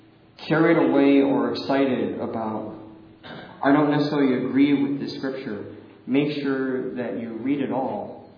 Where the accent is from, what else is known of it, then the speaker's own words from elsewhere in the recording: United States; Growing up in America, in the time that I did, it's very much an idea planted in you about equality between men and women.